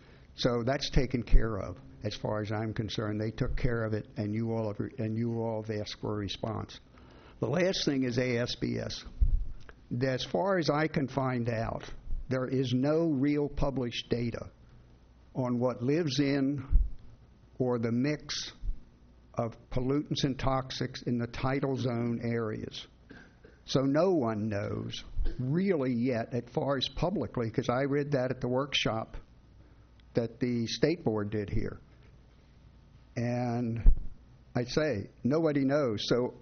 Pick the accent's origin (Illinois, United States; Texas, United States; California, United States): California, United States; Pacific Grove; from Pacific Grove.